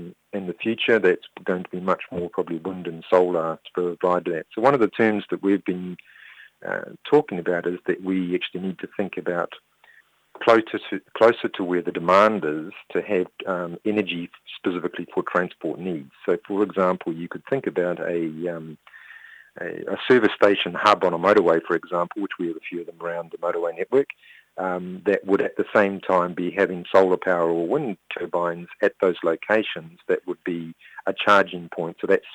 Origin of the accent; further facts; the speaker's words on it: New Zealand; Yeah, well, I'm obviously from New Zealand. Aotearoa